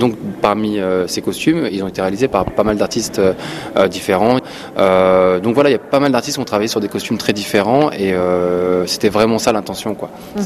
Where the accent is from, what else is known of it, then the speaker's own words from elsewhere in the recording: France; je suis à la fois algérien, je suis à la fois français